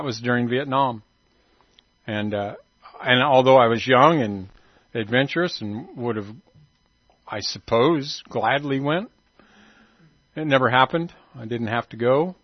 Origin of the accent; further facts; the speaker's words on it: Kansas, United States; So, born and raised in Kansas, so the middle of the United States, flyover country, and proud of it, I guess, huh?